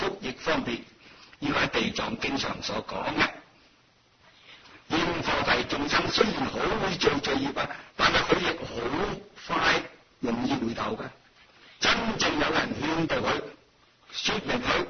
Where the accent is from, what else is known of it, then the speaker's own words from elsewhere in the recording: China; 同我们中国人特别有缘分